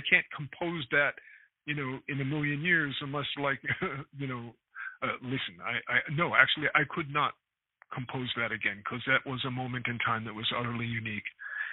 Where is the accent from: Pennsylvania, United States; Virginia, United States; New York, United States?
New York, United States; New York City; The one that just leaps out at me is a picture of my hometown. It's the Empire State Building